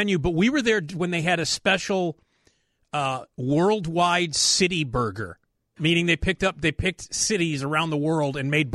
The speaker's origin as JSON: {"language": "English", "town": "Chicago", "region": "Illinois", "country": "United States", "said": "I told the person behind the car, I says, you know, we're from Chicago, and the beautiful lilting Irish accent of the girl behind the counter was like, it's not even close, is it?"}